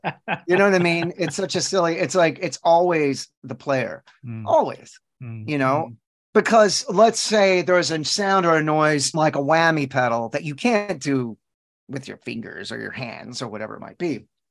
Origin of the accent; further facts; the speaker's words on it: Texas, United States; You know, I live in Texas still. I'm born and raised in Texas.